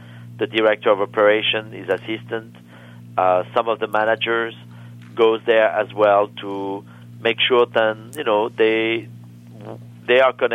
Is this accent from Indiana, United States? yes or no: no; New York City, New York, United States; I mean, for me, I'm a New Yorker, and I need to see my neighborhood.